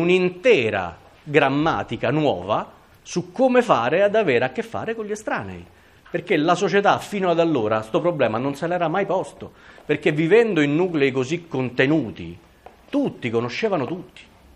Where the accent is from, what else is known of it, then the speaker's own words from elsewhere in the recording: Rome, Lazio, Italy; a Roma, di cui mi dolgo ovviamente come romano